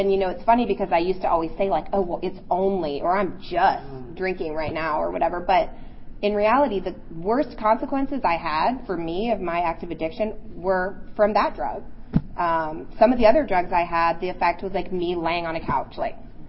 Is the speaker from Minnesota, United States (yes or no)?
no; Virginia, United States; So then I was like, okay, I'm from Virginia. I'll move to Wyoming, and then I'll be fine.